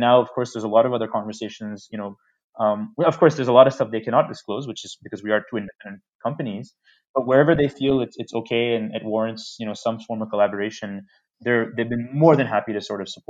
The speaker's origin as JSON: {"language": "English", "town": "New York City", "region": "New York", "country": "United States", "said": "And I come from New York City, where traffic is worse than Bombay."}